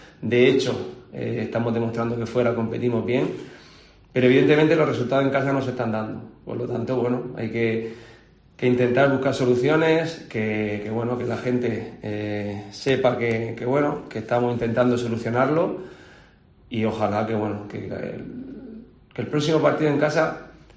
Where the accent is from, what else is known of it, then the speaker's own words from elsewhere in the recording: Region of Murcia, Spain; yo soy murciano, murcianista